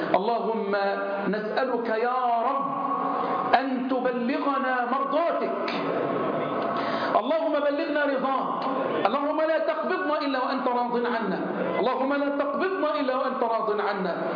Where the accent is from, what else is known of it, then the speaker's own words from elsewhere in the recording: Egypt; احفظ بلدنا مصر